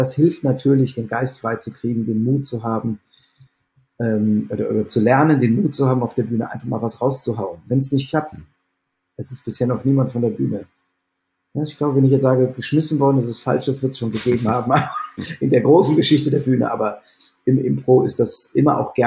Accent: Bonn, North Rhine-Westphalia, Germany; es ist natürlich so, dass man als Bonner

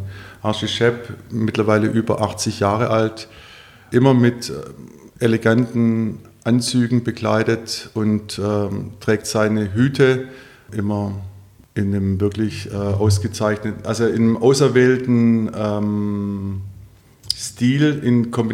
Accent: Stuttgart, Baden-Württemberg, Germany; In Anlehnung an meine Heimatstadt Stuttgart und an mein Geburtsjahr

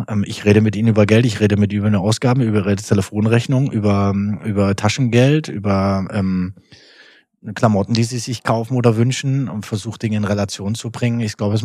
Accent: Germany; ich bin in Deutschland groß geworden.

